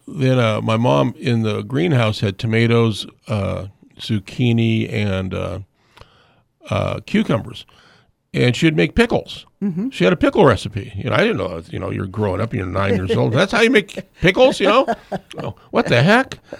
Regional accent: Fairbanks, Alaska, United States; growing up in Fairbanks, Alaska, you know, my mom always put on dinner, and every dinner was vegetables.

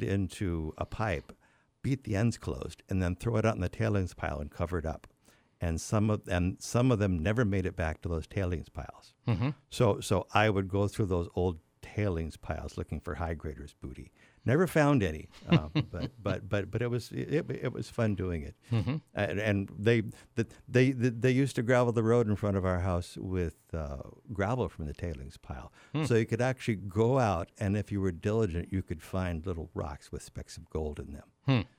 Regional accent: California, United States; I grew up in Gold Rush, California, in a little mountain town, Northern Mines area, and I lived a couple of miles outside of town on a rural road.

